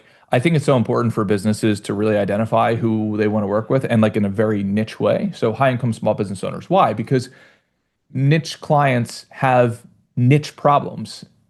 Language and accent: English; Philadelphia, Pennsylvania, United States; I'm from Philadelphia originally, so, like, you know, we just weren't big golfers anyway.